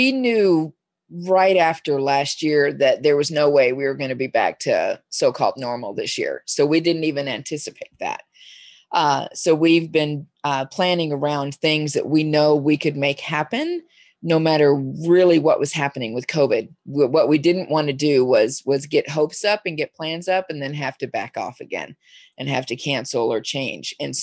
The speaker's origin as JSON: {"language": "English", "town": "Dallas", "region": "Texas", "country": "United States", "moved": "as an adult", "said": "Oh yeah, I moved here from Dallas in 1997 when I was 30 years old. So I've lived here long enough now to be an official Oregonian, as far as I know. Mm-hmm. But yeah, I'm originally from Texas."}